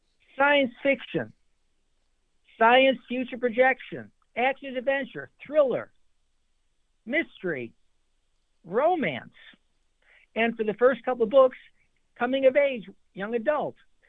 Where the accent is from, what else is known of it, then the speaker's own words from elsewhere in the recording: Chicago, Illinois, United States; I grew up in Chicago, and I've always enjoyed playing with words reading.